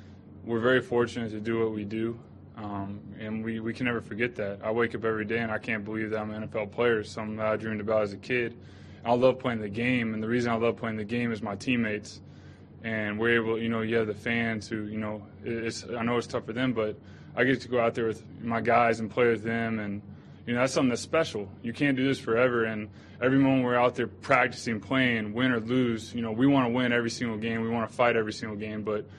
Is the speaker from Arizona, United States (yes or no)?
no; Texas, United States; I am from Texas